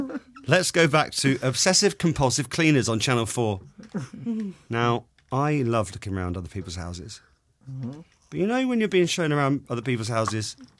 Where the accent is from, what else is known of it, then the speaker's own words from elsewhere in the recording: Southampton, South East England, United Kingdom; only because I'm from Southampton, I just want to say that.